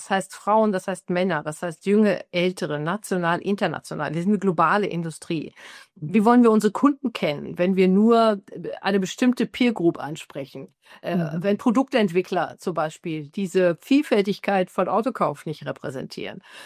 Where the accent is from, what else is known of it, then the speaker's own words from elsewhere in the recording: Rhineland, Germany; Und ich bin Rheinländerin